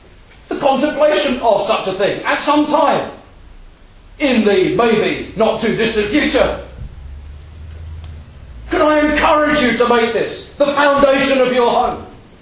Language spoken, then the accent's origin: English; London, United Kingdom; the assembly in which I was brought up in South London